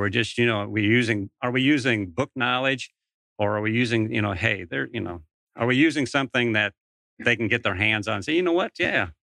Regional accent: Minnesota, United States; I grew up in Minnesota and wish I'd been a rancher in Montana.

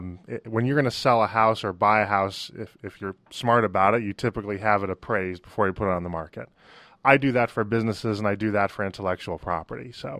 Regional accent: Boston, Massachusetts, United States; And I grew up in Boston, by the way.

